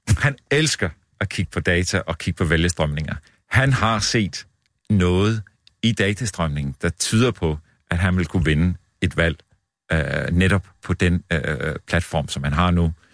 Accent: United Kingdom; Danish is a second language; Undskyld, nu er jeg briter, så jeg skal nævne en anden verdenskrig.

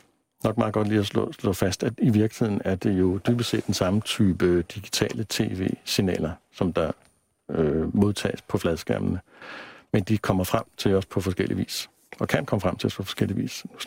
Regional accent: Næstved, Zealand, Denmark; Altså, siden jeg sad derhjemme i Næstved og så Danmarks Radio i sort-hvid fra en stueantenne

